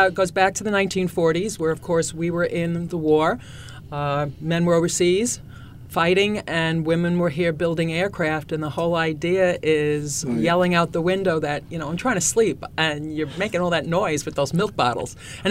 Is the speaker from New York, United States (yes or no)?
yes; New York, United States; also born or lived in Queens; and then grew up on Long Island. So I'm a Long Island girl.